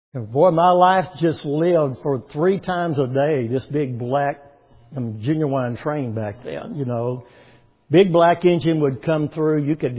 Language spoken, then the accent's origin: English; Waco, Texas, United States; born there; And I was born in Waco, Texas during the war.